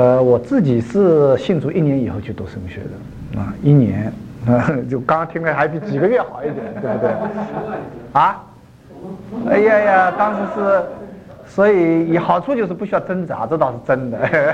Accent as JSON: {"language": "Chinese", "country": "China", "said": "我们中国人都是用一种很简单的观点来看，把问题简单化"}